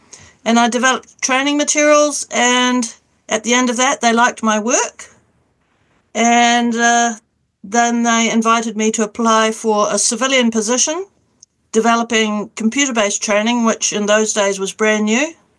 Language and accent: English; Canada; now in New Zealand; Well, I grew up in Canada until 1982. And in Canada, I used to sail. And when I came back to New Zealand, I wanted to continue sailing.